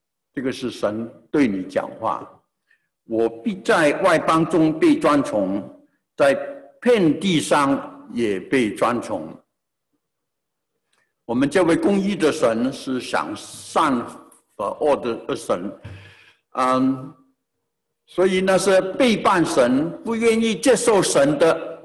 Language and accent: Chinese; Changzhou, Jiangsu, China; 我们在网上有一些是我在常州长大在哪里念小学中学，我们有个群组里面最近这两天有人问我，你怎么样啊，你还好吗？我是1960年小学毕业，65年中学毕业